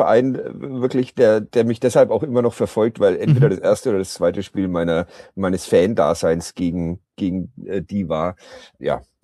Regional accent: Nuremberg, Bavaria, Germany; born there; ich bin in Nürnberg geboren

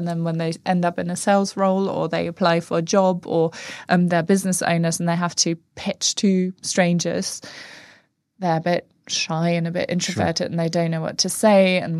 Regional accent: United Kingdom; And I know it's because we're so British in a sense that, like, we live and breathe this culture.

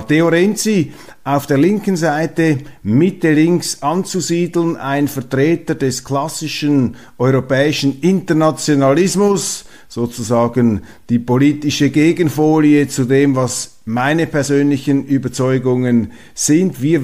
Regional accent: Switzerland; Und daraus lernen wir als Schweizer, dass eben die Neutralität am richtigen Ort eingesetzt, politisch, staatlich, ein Überlebensrezept allererster Güte ist.

